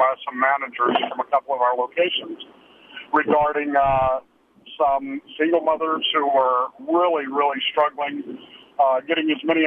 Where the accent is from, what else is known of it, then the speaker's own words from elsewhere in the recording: Massachusetts, United States; First of all, Lisa, I'm also from Massachusetts, and I have a degree in sociology.